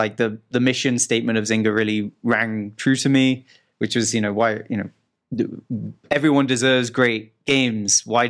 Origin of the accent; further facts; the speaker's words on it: Wales, United Kingdom; now in India; Yeah, I'm Welsh, yes.